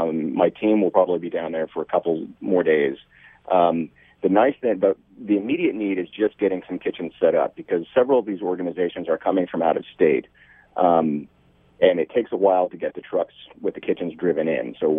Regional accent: Oklahoma, United States; also born or lived in Seattle; I grew up in Oklahoma and followed a girl to Seattle. Then I was up there from 98 to 2007.

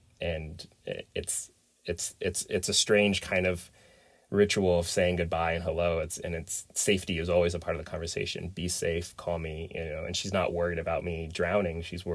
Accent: Pacific Northwest, United States; So, I grew up fishing in Pacific Northwest, salmon, steelhead, and some trout

